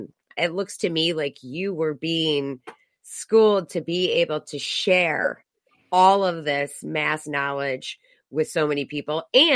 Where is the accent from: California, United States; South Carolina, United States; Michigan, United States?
Michigan, United States; We will be talking about the Reawaken America Tour in Michigan. That's right. They're coming to my home state.